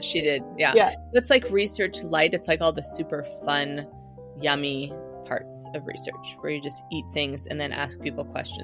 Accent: Midwest, United States; moved away as an adult; I grew up in the Midwest where oysters are not really, at least when I was growing up, were not really a common thing.

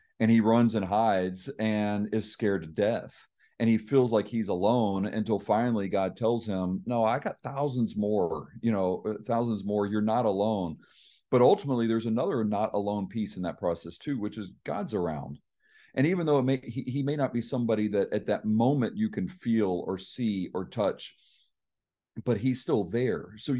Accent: Tennessee, United States; I'm from Tennessee. The consequences there generally falls under you're going to be made fun of.

